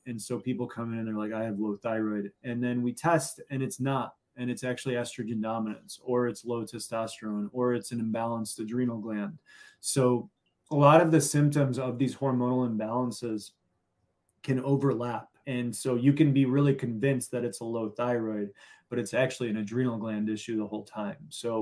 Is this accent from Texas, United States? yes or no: no; Chicago, Illinois, United States; I grew up in Chicago in the 90s, so I play basketball.